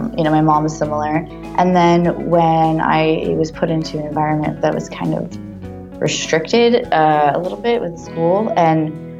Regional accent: Florida, United States; moved away; also born or lived in Simi Valley, California; I was born in Simi Valley, California, and then I left when I was about 3 to South Florida. So early life, I moved quite a bit

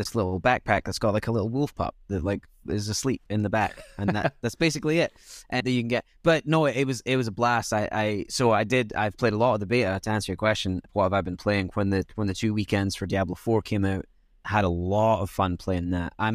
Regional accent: Scotland, United Kingdom; Yeah, growing up in Scotland was weird

